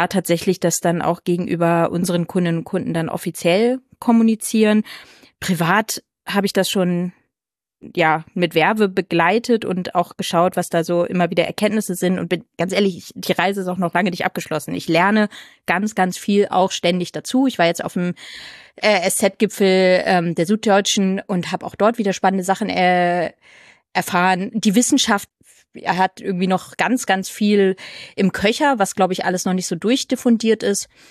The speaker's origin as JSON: {"language": "German", "region": "Lower Saxony", "country": "Germany", "lives_now": "Berlin, Germany", "said": "Ich komme ja auch aus der Nähe von Hamburg, von der uncoolen niedersächsischen Seite. Aber wir versuchen uns ja immer so ein bisschen an Hamburg ranzukommen."}